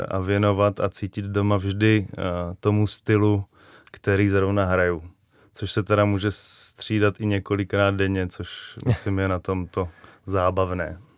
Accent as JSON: {"language": "Czech", "town": "Brno", "region": "South Moravian Region", "country": "Czechia", "tie": "born or raised there", "also_born_or_lived": "Kyjov", "lives_now": "Prague, Czechia", "said": "Vyrůstal jsem v Brně a teďka již delší dobu na dny žiju v Praze."}